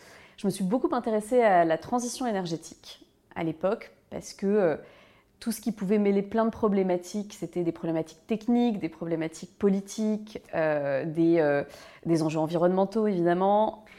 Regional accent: Malakoff, Île-de-France, France; J'ai grandi à Malakoff, dans le sud de Paris, d'une mère architecte et d'un père ingénieur

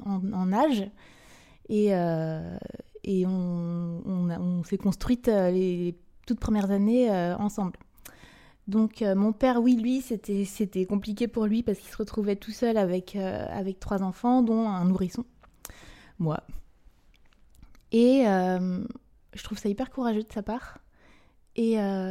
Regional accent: Brittany, France; j'ai 38 ans. Je suis née à Léon, dans les Côtes d'Armor, en 1981. Et j'ai grandi en Bretagne. Mes trois premières années, j'étais en Ille-et-Vilaine

